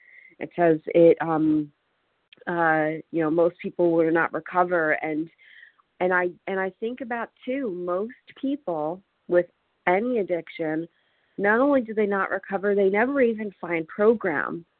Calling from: Washington, United States; I'm calling from Washington State.

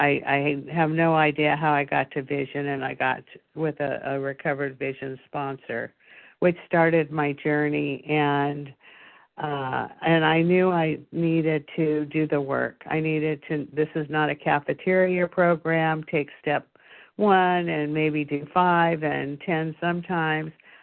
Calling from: California, United States; in California

